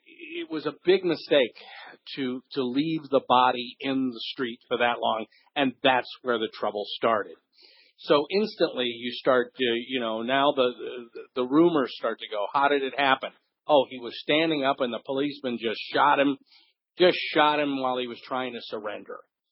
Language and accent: English; Ferguson, Missouri, United States; To be honest, growing up in Ferguson, where Canfield Apartments was, I didn't even know that that was part of St. Louis.